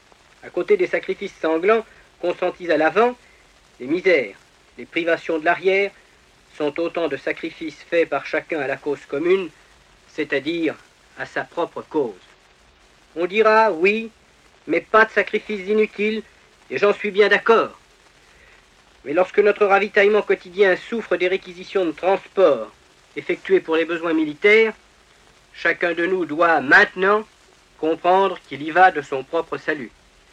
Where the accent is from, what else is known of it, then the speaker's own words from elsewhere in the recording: France; Il y a chez nous en France